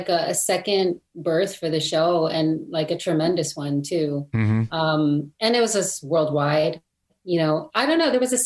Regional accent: Lodi, New Jersey, United States; I grew up in a town called Lodi in New Jersey.

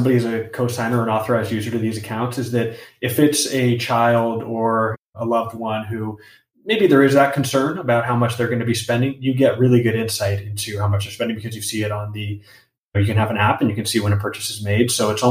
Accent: Los Angeles, California, United States; So I grew up in Los Angeles, grew up in a Mexican-American family here.

